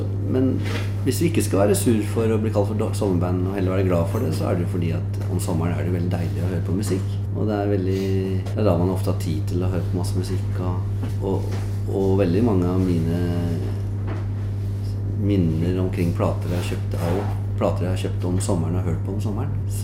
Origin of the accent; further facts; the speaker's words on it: Oslo, Norway; For da kom jeg jo fra Oslo, hadde nesten ikke spilt utenfor Oslo